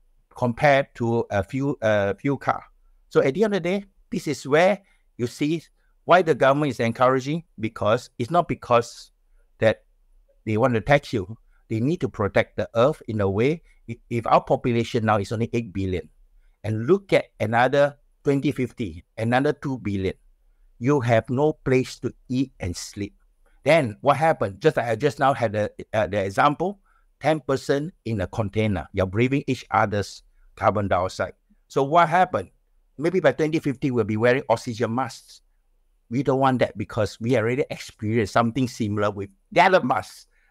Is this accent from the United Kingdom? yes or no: no; Singapore; I'm not just because I'm a Singaporean, I'm saying